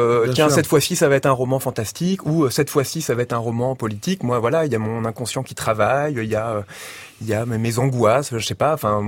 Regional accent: Brittany, France; j'ai grandi en Bretagne, dans le centre-Bretagne, dans un petit village du centre-Bretagne. Une éducation religieuse quand même.

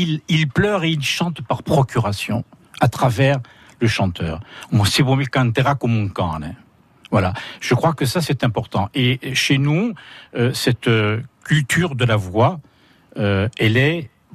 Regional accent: Corsica, France; born there; moi, je suis né à la Citadelle

